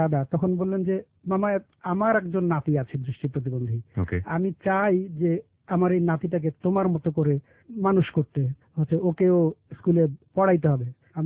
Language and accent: Bangla; Dinajpur, Rangpur Division, Bangladesh; আমাদের বাড়ি আমার দিনাজপুরে